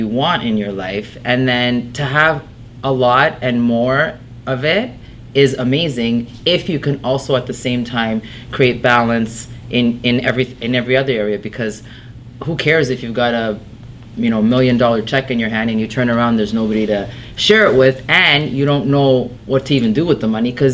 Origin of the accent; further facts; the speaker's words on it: Rome, Lazio, Italy; I was born in Italy. I'm originally from Rome. I was baptized at the Vatican.